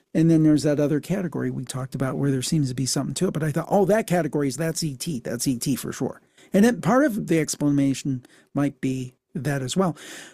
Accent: Cleveland, Ohio, United States; I'm from the Cleveland, Ohio area.

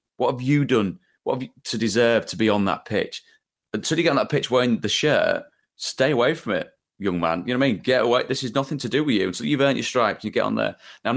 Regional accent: Hull, Yorkshire and the Humber, United Kingdom; So I was born and bred in Hull

